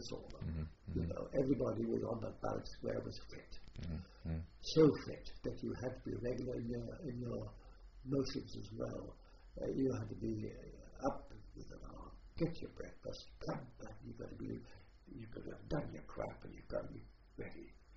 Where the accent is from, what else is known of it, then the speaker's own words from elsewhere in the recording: Southwest, United States; I was brought up in America, and the most of the southwest borders in the days of my boyhood